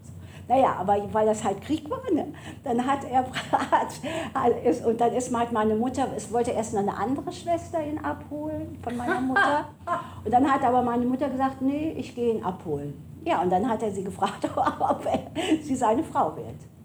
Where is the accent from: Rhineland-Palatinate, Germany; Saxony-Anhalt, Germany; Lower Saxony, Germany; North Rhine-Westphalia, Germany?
Rhineland-Palatinate, Germany; Neuwied; born there; Von Neuwied. Also von also Neuwied, wo ich geboren bin, das ist am Rhein.